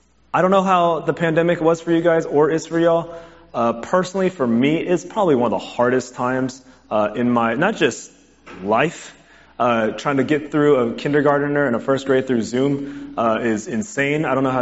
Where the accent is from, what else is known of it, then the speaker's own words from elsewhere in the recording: Houston, Texas, United States; I'm a native Houstonian. I grew up in Alief, so just not too far away from here.